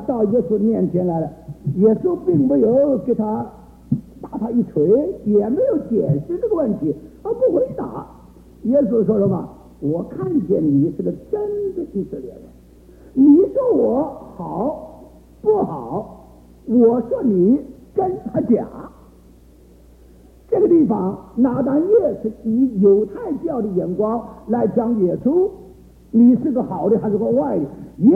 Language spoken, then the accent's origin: Chinese; China; 特别我们中国人的伦理，我们做事是根据好坏